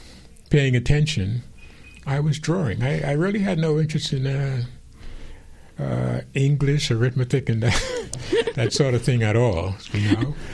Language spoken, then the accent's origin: English; Grant's Town, New Providence, Bahamas; Born and bred in Grantstown.